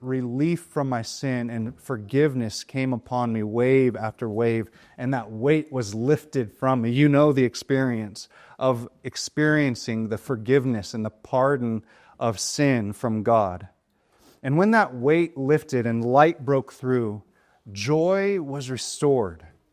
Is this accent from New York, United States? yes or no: no; San Diego, California, United States; I grew up in San Diego, California, and when I was a young believer, a teenager